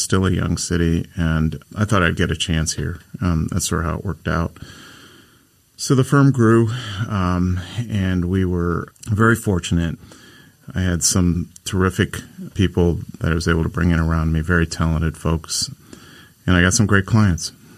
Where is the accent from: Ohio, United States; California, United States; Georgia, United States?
Ohio, United States; Cleveland; also born or lived in Cincinnati; now in Columbus, United States; I came here from Cincinnati because I felt like Columbus had a more of a, there's more opportunity here, that this was a bit more of the Wild West. Cincinnati was pretty taciturn and its business environment pretty established. Grew up in Cleveland